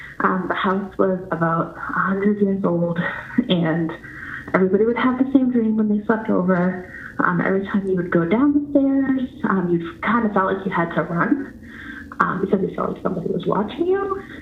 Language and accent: English; Massachusetts, United States; I'm from Massachusetts.